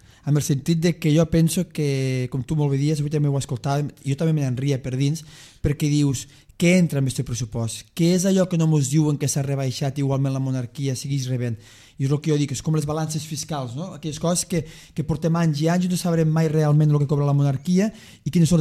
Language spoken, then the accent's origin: Catalan; L'Ametlla de Mar, Catalonia, Spain; que t'empadronis a l'Ametlla de Mar, al meu poble, a la Cala.